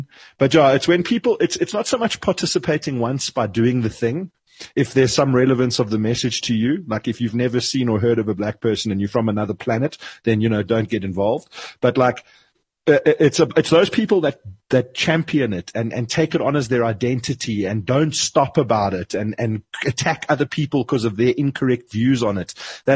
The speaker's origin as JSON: {"language": "English", "country": "South Africa", "said": "I am fed up, even as a South African who doesn't live in America, of hearing about this shit from the States all the time."}